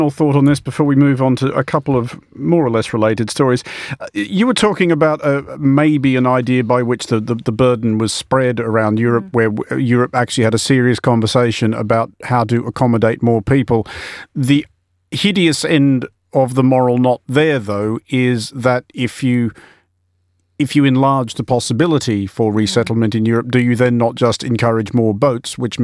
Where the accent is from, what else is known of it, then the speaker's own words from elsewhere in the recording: Australia; speaking as an Australian myself